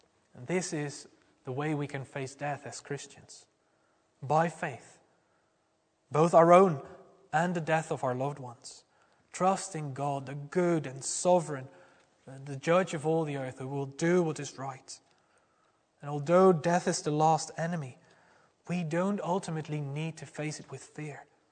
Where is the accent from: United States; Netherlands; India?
Netherlands; back in my home country, the Netherlands, a country that has always been very progressive on ethical issues